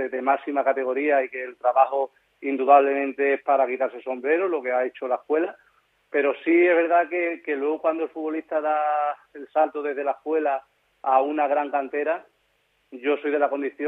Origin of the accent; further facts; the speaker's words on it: Los Corrales, Spain; Yo siempre he alardeado de ser de los Corrales y siempre creo que he sido un buen embajador de mi pueblo